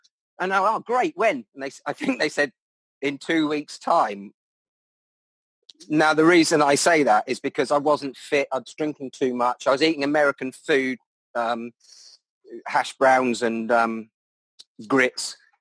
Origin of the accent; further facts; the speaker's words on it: Reading, South East England, United Kingdom; Greenham Common's near Newbury, and I grew up in Reading, which is 10, 15 miles down the road.